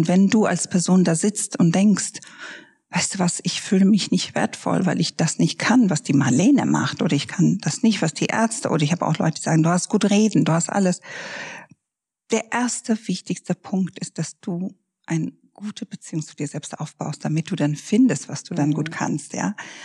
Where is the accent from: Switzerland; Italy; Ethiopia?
Ethiopia; now in Germany; Ich bin in Äthiopien aufgewachsen, kein Mensch hat darüber nachgedacht, ob man das so oder so macht.